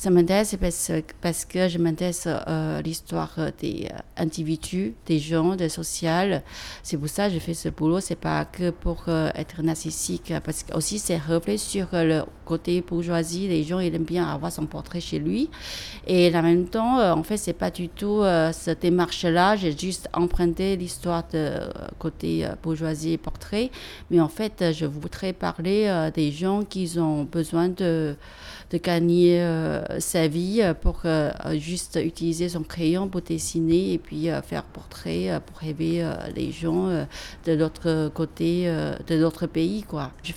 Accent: Taiwan; moved away as an adult; now in France; je viens de Taïwan. Je suis venue il y a 30 ans en France.

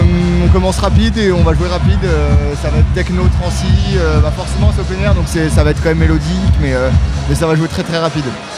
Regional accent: Saint-Malo, Brittany, France; comme on vient de Saint-Malo, on veut rester là-bas et on adore la scène de l'Ouest, la scène bretonne

